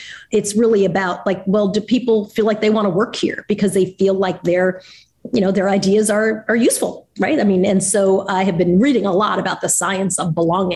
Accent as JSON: {"language": "English", "town": "Long Island", "region": "New York", "country": "United States", "tie": "born or raised there", "said": "You know, like I think I grew up in Long Island and my parents, you know, were, if anything was my mom was a bit of a fighter."}